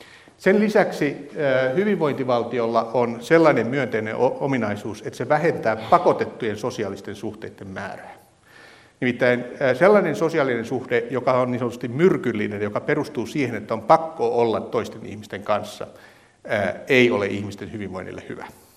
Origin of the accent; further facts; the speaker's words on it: Kalajoki, North Ostrobothnia, Finland; Juhani Kärjä ja minä ollaan Kalajoelta